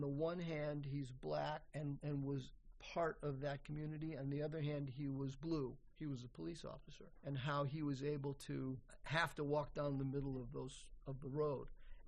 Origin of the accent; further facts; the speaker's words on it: Boston, Massachusetts, United States; this is going to be a little tough because I'm from New England. You know, I'm Boston. I'm a Celtics fan.